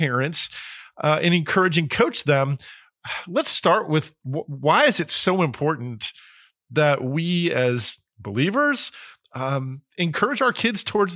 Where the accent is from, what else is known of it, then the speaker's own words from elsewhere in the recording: New Jersey, United States; So I grew up in New Jersey, so I'm not too far away.